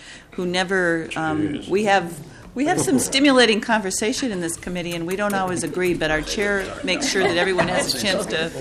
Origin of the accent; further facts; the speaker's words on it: Minnesota, United States; I'm from North Central Minnesota. I live in the Bemidji area, represent parts of five counties.